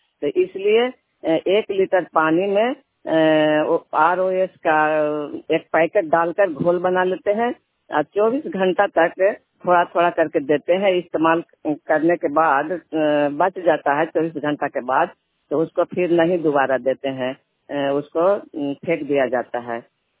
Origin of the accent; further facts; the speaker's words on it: Kalyan Bigha, Bihar, India; मैं कल्याण बीघा गाँव की रहने वाली हूँ और हनौत प्रखंड नालंदा जिला